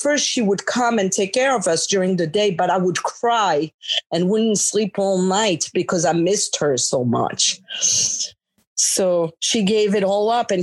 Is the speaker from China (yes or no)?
no; Morocco; I was born and raised in Morocco in North Africa. I am actually the product of a French Catholic mother and a Muslim Moroccan father.